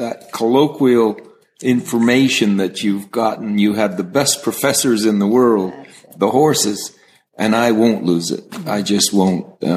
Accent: California, United States; I'm a cowboy from California, and I want to remain that way.

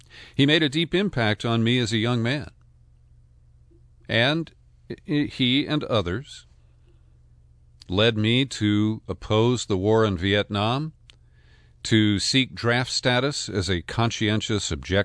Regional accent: California, United States; Tom Hayden had a deep impact on me as a Californian.

